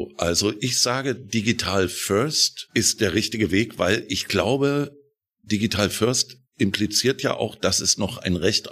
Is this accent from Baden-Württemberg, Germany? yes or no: no; Eisenach, Thuringia, Germany; Ich komme aus Eisenach